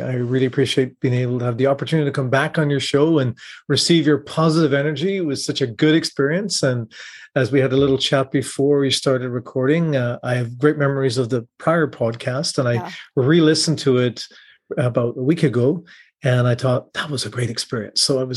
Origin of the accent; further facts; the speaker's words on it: Ireland; I love the rain. I'm Irish.